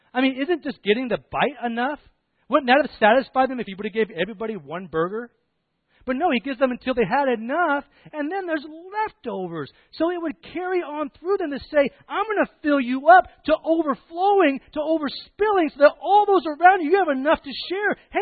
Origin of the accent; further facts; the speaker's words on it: East Coast, United States; my dad was in the Navy, and we grew up on the East Coast up until we were about 10, and my brother was 12.